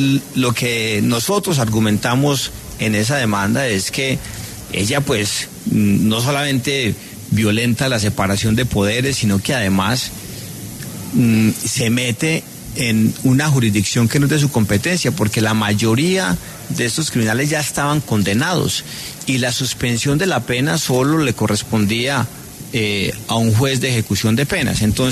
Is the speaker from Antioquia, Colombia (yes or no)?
yes; Antioquia, Colombia; lo que somos los antioqueños